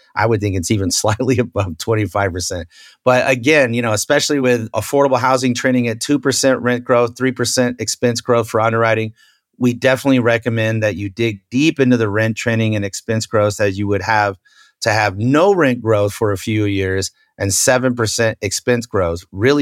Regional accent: Austin, Texas, United States; like my hometown in Austin, for instance, Austin, Texas

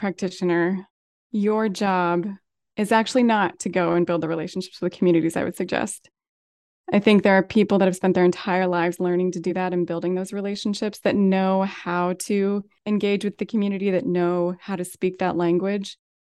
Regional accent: Pacific Northwest, United States; I grew up in the Pacific Northwest.

